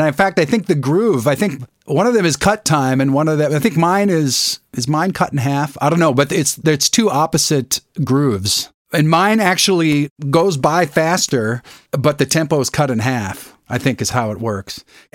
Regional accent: Midwest, United States; I mean, I'm a Midwesterner.

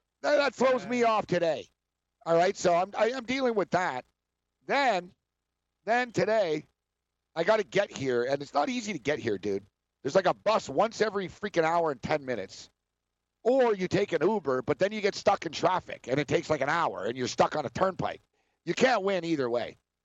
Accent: Montreal, Quebec, Canada; I'm from Montreal, man.

